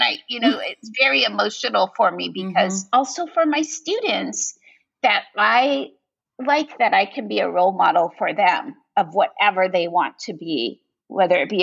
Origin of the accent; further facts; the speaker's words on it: Yosemite, California, United States; when I was a child growing up in Yosemite